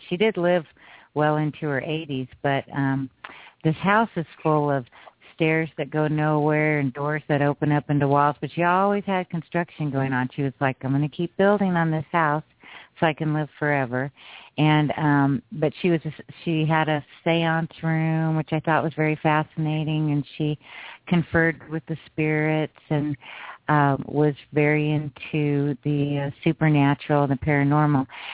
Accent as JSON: {"language": "English", "town": "Roswell", "region": "New Mexico", "country": "United States", "tie": "born or raised there", "said": "I did. I grew up in Roswell."}